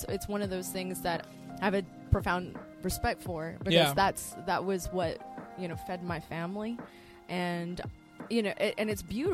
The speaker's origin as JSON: {"language": "English", "town": "Pearson", "region": "Florida", "country": "United States", "said": "Central Florida is my home. So for those thinking, you know, oh, she's from Texas. No, actually, I'm from Volusia County."}